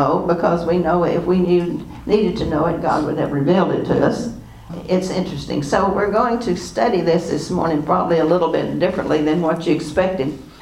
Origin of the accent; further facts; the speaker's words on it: Texas, United States; I was raised in the High Plains. There was no water anywhere on South Plains, Texas.